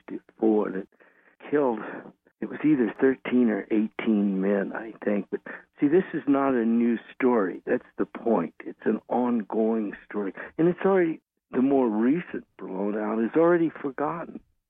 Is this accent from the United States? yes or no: yes; Gulf Coast, United States; I grew up on the Gulf Coast. Anyone who did knows oil is everywhere.